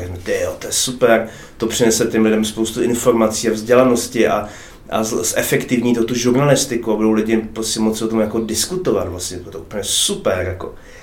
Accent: Bruntál, Moravian-Silesian Region, Czechia; já jsem z Bruntál, nebo jaký z Bruntál, tam se vyrodí největší debilové, že jo

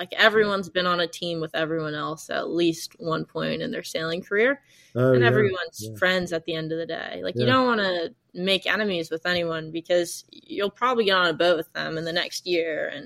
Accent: Gulf Coast, United States; The Viper was kind of my main boat growing up on the Gulf Coast.

